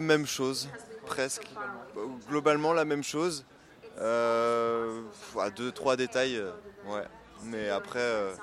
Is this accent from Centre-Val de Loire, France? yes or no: no; Bourbriac, Brittany, France; moi je suis de Bourbriac déjà. Et donc à cheval entre pays Trégor et pays Plin.